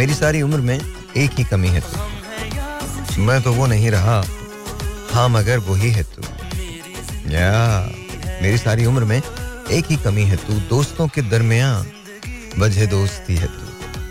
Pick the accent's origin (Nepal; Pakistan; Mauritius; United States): United States; Butte, Montana; लेकिन मैं जहाँ पला बढ़ा वो ब्यूट मोंटाना था. मोंटाना का ये शहर ब्यूट जो है, यहाँ मेरी तालीम हुई. और यू नो, छोटा सा गाँव था, 30,000 लोग थे.